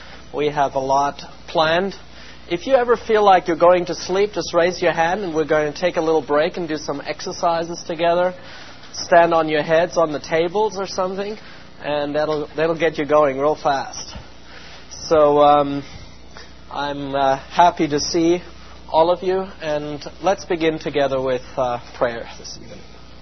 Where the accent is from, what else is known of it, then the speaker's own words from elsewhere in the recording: South Germany, Germany; English is a second language; Now, I come from South Germany, as you have already noticed, a few times